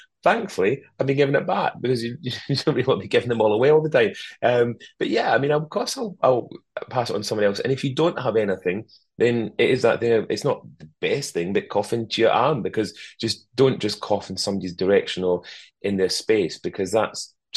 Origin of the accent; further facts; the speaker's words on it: Scotland, United Kingdom; Even though I'm Scottish